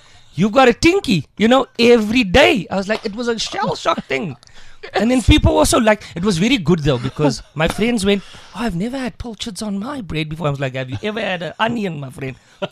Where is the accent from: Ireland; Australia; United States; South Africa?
South Africa; Hankey, Eastern Cape; I'm from Hanky.